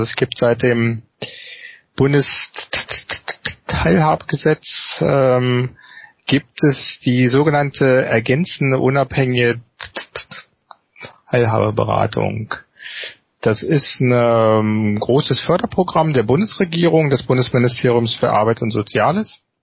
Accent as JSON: {"language": "German", "town": "Magdeburg", "region": "Saxony-Anhalt", "country": "Germany", "said": "bin aus Magdeburg"}